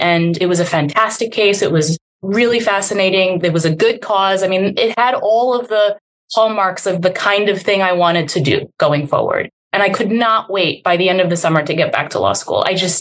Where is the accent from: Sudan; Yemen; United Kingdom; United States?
Yemen; So I grew up in Yemen. My father is Yemeni. My mother is from the Philippines, and I grew up in Yemen